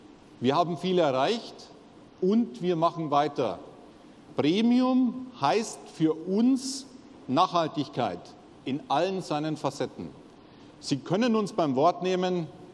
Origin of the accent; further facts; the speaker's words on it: Bavaria, Germany; Als Bayer bin ich in meiner Freizeit gerne in den Bergen.